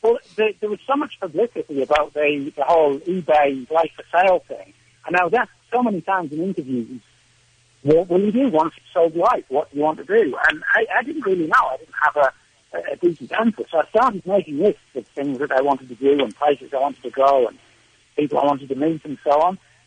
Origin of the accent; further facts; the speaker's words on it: England, United Kingdom; moved away as an adult; now in Australia; I'm from England originally, but I'd moved to Australia with my wife 5 years earlier.